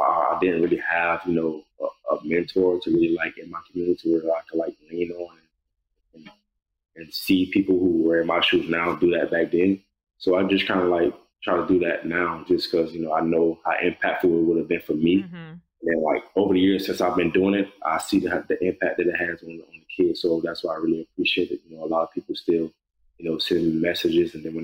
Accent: Miami, Florida, United States; You know, I grew up in Miami, and you know, I just had a whole bunch of stuff going on around me

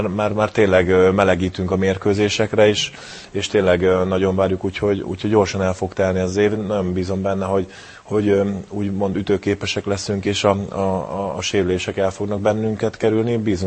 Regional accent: Székesfehérvár, Fejér, Hungary; moved away as an adult; független attól, hogy Székesfehérváron születtem, 19 éves koromig ott nevelkedtem

